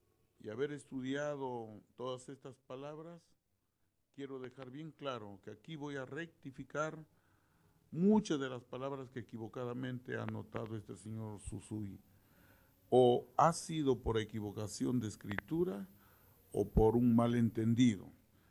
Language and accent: Spanish; Villa de Eten, Lambayeque, Peru; En mi tierra, en la ciudad de Villa de Eten, mis paisanos, al levantarse a las 5 de la mañana